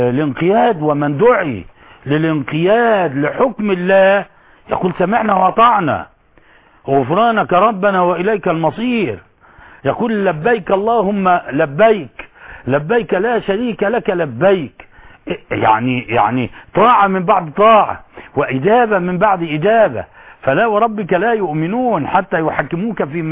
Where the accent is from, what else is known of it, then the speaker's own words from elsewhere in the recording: Cairo, Cairo Governorate, Egypt; من القبور الوهمية الموجود عندنا في القاهرة